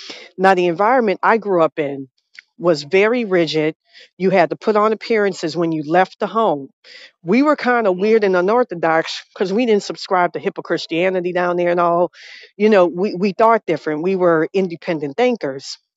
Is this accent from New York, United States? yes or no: no; New Orleans, Louisiana, United States; I come from New Orleans and people are more spiritually conscious down there.